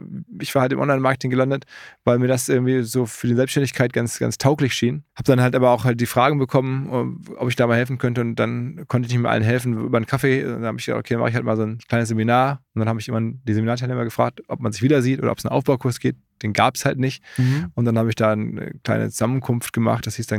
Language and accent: German; Essen, North Rhine-Westphalia, Germany; born there; moved away as an adult; now in Hamburg, Germany; ich bin nach Hamburg wirklich gekommen zum Studium, muss man sagen. Ich bin eigentlich gebürtig aus dem Ruhrgebiet, aus Essen.